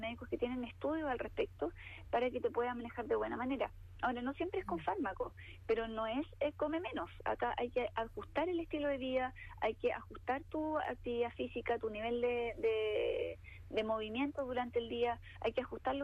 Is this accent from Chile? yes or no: yes; Chile; esta dismorfia que tenemos como chilenos